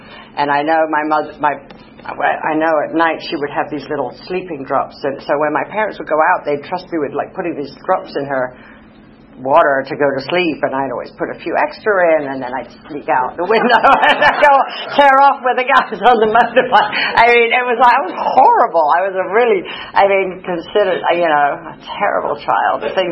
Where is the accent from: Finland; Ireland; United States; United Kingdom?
United Kingdom; London; born there; I was born in London, England. That's why I talk funny. And in December 1961